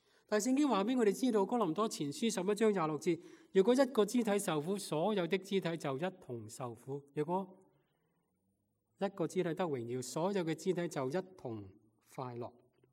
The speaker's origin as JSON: {"language": "Cantonese", "region": "Guangdong", "country": "China", "moved": "yes", "lives_now": "United States", "said": "我哋系广东人，佢哋系大陆人。我哋讲纯正广东话，佢哋讲普通话普通话。"}